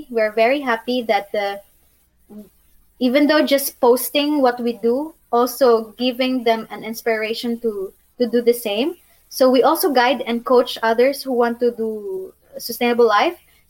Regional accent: Philippines; English is a second language; now in Bosnia and Herzegovina; it's hard because I'm from Philippines.

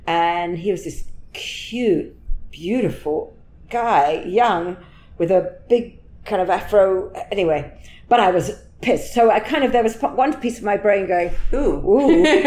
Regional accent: London, United Kingdom; Yeah, I was from North London

